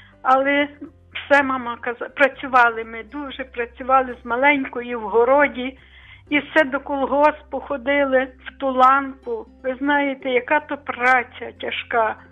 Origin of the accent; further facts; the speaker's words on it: Lviv Oblast, Ukraine; бо я з Бродівщини, і йшли пішком в Дубно, і там, щоб продати, і купити щось до хати.